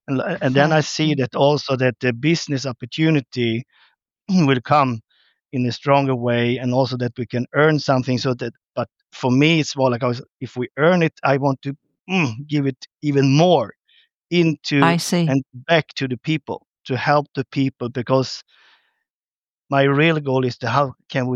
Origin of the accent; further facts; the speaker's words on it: Sweden; English is a second language; me coming from Sweden, we can't just say that, oh, here, we come from Sweden, we do everything the best.